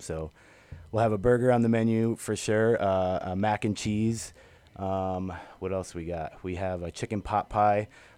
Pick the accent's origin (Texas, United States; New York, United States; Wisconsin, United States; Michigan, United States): New York, United States; Amsterdam; Yeah, I'm originally an upstate kid. I grew up in Amsterdam, New York, which is in the Albany, Schenectady area.